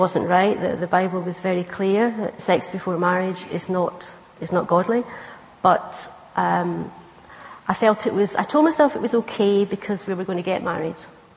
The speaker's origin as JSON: {"language": "English", "town": "Cumbernauld", "region": "Scotland", "country": "United Kingdom", "tie": "born or raised there", "said": "Yes, in a place called Cumbernauld, which is quite near Glasgow."}